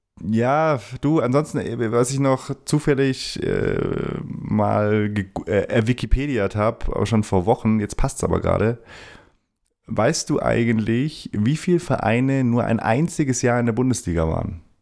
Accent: Ulm, Baden-Württemberg, Germany; Gehst du mal Richtung Jahrtausendwende? Richtung meine Heimat? Grob.

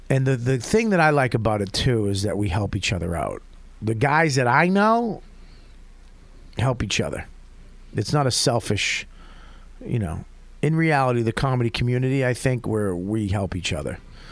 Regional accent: New York, United States; We are typical New Yorker rats.

